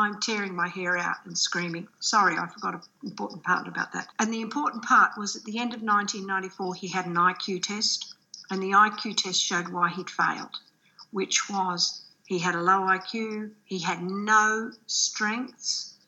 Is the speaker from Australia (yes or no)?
yes; Australia; And Captain Cook was the last of the great explorers, and we're Australian.